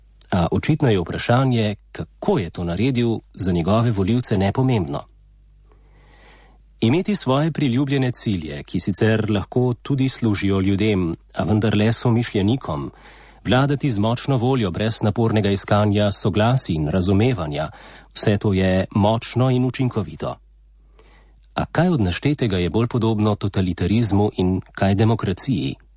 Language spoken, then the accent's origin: Slovenian; Ljubljana, Central Slovenia, Slovenia; born there; Kot rojen Ljubljančan sem tudi sam vesel